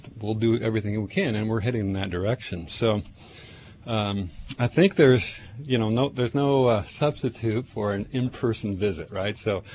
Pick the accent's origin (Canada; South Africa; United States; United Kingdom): United States; Tacoma, Washington; I grew up in Tacoma as well, kind of north, kind of near Point Defiance.